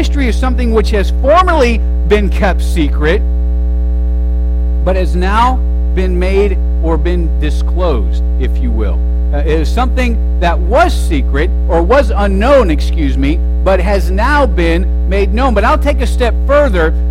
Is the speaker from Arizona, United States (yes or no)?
yes; Tucson, Arizona, United States; I grew up reading a lot of books. I grew up in Tucson. It was hot outside, and so I did a lot of reading.